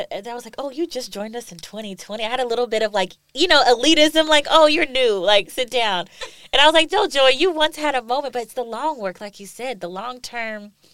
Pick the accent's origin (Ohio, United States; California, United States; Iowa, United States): Ohio, United States; Cincinnati; I'm from Cincinnati, Ohio, and I remember when I was in, like, middle school